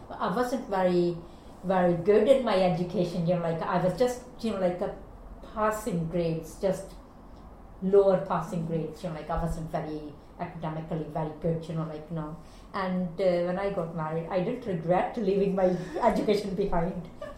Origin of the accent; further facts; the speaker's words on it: Chandigarh, India; also born or lived in New Delhi / Solan; Then we moved to Chandigarh because my father was working in the university. And so my childhood was in Chandigarh and my education was in Chandigarh.